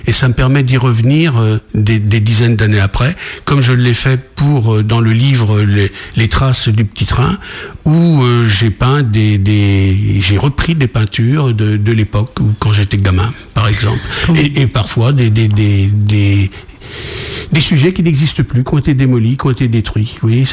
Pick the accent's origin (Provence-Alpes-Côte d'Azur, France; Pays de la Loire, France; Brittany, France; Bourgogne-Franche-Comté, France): Brittany, France; Rennes; also born or lived in Paris; Alors j'ai grandi sur Rennes, le pays rennais.